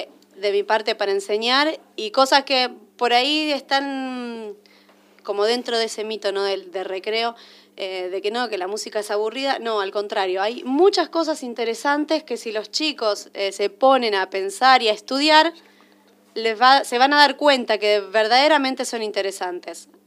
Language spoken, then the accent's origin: Spanish; Pergamino, Buenos Aires Province, Argentina; born there; also born or lived in Rosario; Yo desde los 8 años nunca interrumpí mi aprendizaje sobre la música en Pergamino, donde yo nací, y al terminar el secundario en Rosario, en la Universidad Nacional de Rosario, donde me recibí ahí de profesora de educación musical.